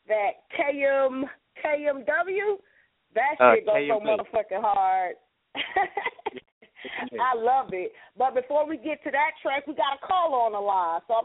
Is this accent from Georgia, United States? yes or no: yes; Atlanta, Georgia, United States; I grew up in Atlanta and shit.